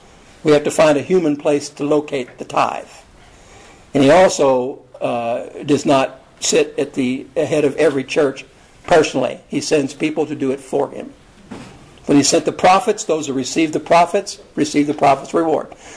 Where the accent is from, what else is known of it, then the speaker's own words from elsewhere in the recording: United States; But, you know, we're Americans, and we're from the West, and we like to lynch our own people.